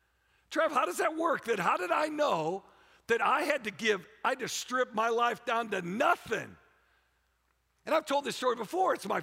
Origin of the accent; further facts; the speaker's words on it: Warrington, North West England, United Kingdom; I'm like, okay, I'm from Warrington. We'll get over it, okay?